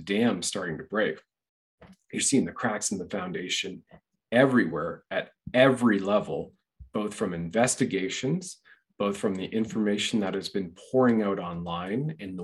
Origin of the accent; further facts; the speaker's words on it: Canada; growing up in Canada